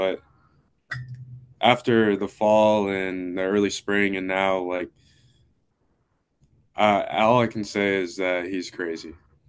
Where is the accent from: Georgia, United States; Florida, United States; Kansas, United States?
Florida, United States; Tampa; Honestly, I'm from Tampa.